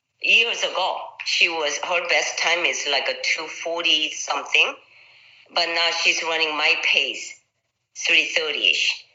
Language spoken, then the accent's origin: English; Seoul, South Korea; I made a trip to my hometown, Seoul, Korea, and I came home a few extra pounds.